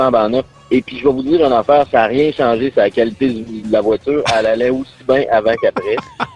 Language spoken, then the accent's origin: French; Rimouski, Quebec, Canada; je viens de Rimouski.